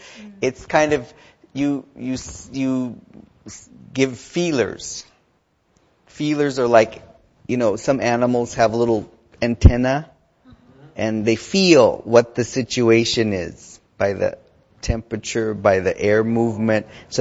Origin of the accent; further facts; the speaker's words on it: United States; Yeah, I was going to mention that after, but yeah, I'm from the United States, and people play golf for business.